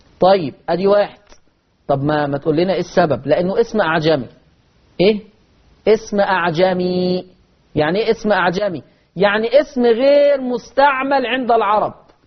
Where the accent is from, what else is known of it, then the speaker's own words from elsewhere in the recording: Egypt; accent: Egyptian; ودي لهجتنا كمصريين على فكره،